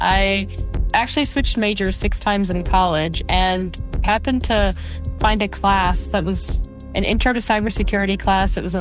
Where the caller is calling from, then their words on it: Austin, Texas, United States; I am recording from Austin, Texas.